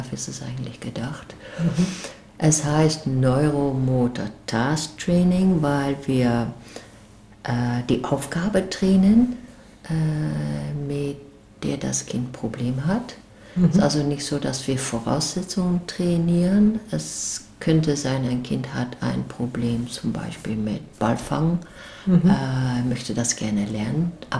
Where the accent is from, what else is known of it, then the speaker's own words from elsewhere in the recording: Netherlands; German is a second language; moved away as an adult; now in Leuven, Belgium; Ich komme aus Holland, arbeite aber in Belgien seit 10 Jahren an der Uni in Leuven, habe meine Ausbildung aber in Holland gehabt.